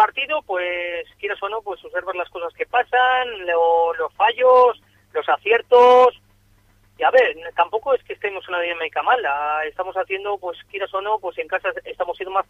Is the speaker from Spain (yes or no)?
yes; Laredo, Cantabria, Spain; es el equipo de mi tierra, donde me formé aquí, y bien, la verdad que me trataron muy bien, y bueno, y hemos vuelto aquí a Laredo